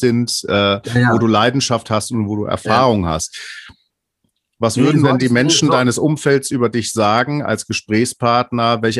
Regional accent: Hamburg, Germany; born there; ich als gebürtiger Hamburger wohne ich jetzt lang genug in dieser Region

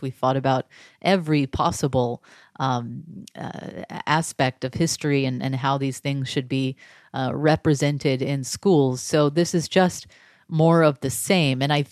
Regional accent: Texas, United States; So I grew up in North Texas. My parents are Republicans. They're very much like other people in Tarrant County where we grew up.

